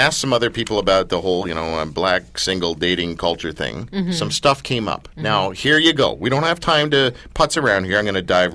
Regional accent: Canada; We're Canadian. We're polite. We're nice.

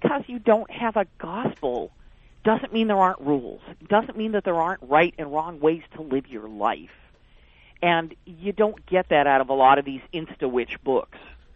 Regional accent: Montreal, Quebec, Canada; I was from Montreal, and that was what they all assumed anyway.

